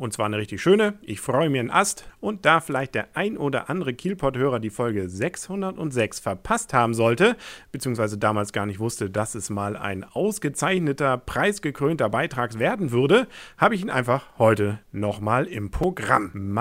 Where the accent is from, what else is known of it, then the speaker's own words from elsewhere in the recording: Northern Germany, Germany; Da fühlt man sich als Norddeutscher doch gleich bestätigt, dass einfach die besten Sprecher selbst bei solchen Anrufen aus Norddeutschland kommen.